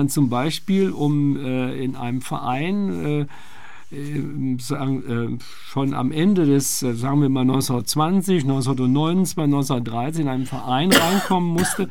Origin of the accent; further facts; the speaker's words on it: Kassel, Hesse, Germany; weil ich mich mit meiner Heimatstadt hier also sozusagen beschäftige